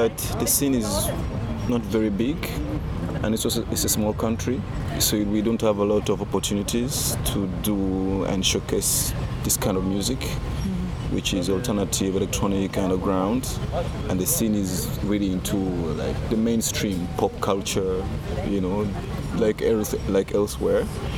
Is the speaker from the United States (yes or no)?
no; Uganda; also born or lived in France; I'm from Uganda originally, but I've lived in France for two years, in Paris and Lyon. Yeah. So now I live between Rio de Janeiro and Uganda.